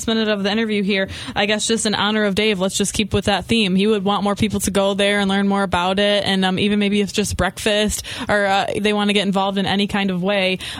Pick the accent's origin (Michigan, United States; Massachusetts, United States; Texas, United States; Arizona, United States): Michigan, United States; Coloma; I will tell you, I grew up in Coloma. That's where my parents still live. That's my hometown.